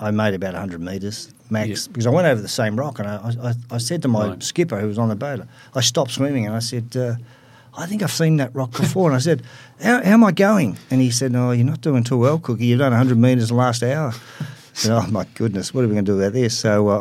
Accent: South Melbourne, Victoria, Australia; I was brought up in Dorcas Street, South Melbourne.

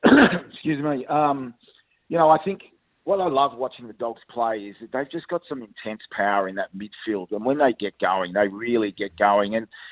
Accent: Canberra, Australian Capital Territory, Australia; now in Melbourne, Australia; I'd only just moved to Melbourne at the end of 99 because obviously I grew up in Canberra.

